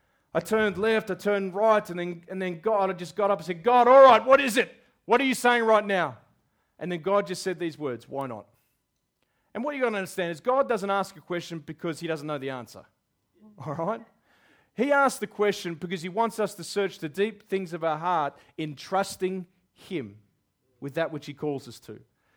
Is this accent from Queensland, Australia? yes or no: no; Albury, New South Wales, Australia; moved away as an adult; also born or lived in Wodonga; I grew up in the region. As a young man, I grew up in Albury, Wodonga, in that whole part of the world. And then at 19, I couldn't wait to get out of there.